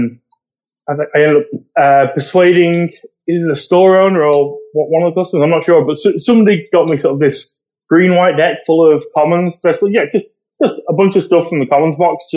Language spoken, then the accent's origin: English; Preston, North West England, United Kingdom; That's right. Yeah, I'm born and raised here. There's university here, but yeah, it's just it's a fairly small town. It's not far from Manchester.